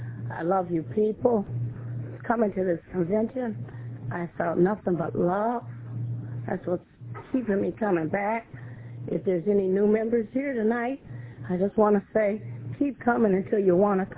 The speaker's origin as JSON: {"language": "English", "town": "Detroit", "region": "Michigan", "country": "United States", "said": "I'm an addict. Hi, family. I'm from Detroit also."}